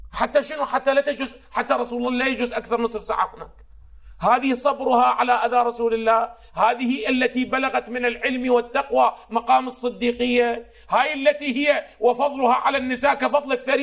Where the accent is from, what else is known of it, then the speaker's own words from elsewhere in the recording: Iraq; عندنا في العراق